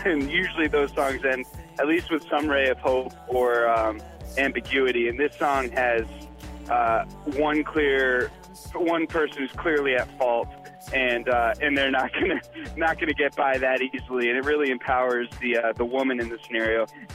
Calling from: Connecticut, United States; I'm calling from Connecticut

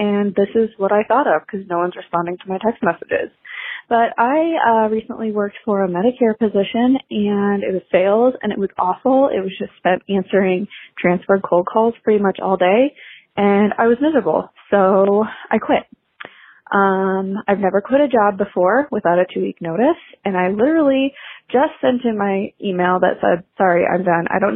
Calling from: Colorado, United States; I'm calling in from Colorado.

